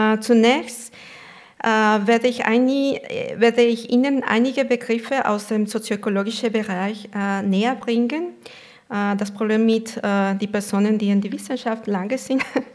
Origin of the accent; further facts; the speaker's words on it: Mexico; German is a second language; Das ist, was in meinem Heimatland Mexiko stammt, ein Konzept, eine Kategorie.